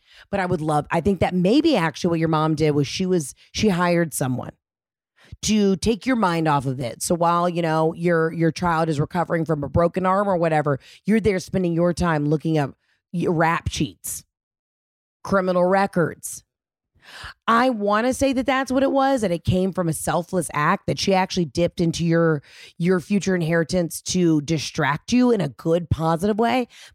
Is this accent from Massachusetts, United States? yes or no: yes; Boston, Massachusetts, United States; born there; So in 1947, when I came into the world, I was born in Boston, Massachusetts. My father was a plasterer.